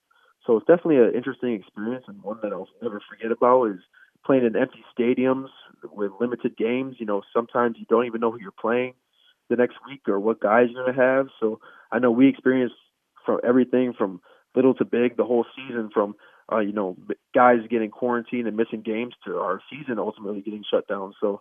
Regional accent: Wisconsin, United States; I want to win for my home state, and my friends or family are here. So bringing a national championship here to Wisconsin is more meaningful to me than it would be for an out-of-state guy.

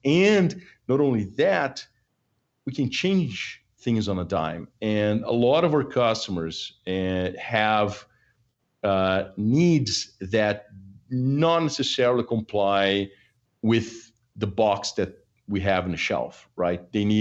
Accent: Brazil; English is a second language; now in United States; I'm originally from Brazil, right? U.S., I know it sounds corny, but this is a country that I migrated to in the late 90s

